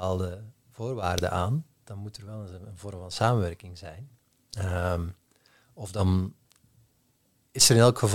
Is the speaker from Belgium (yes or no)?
yes; Belgium; in het land waar ik vandaan kom, dat Waalse kranten en Vlaamse kranten, dat er een verband is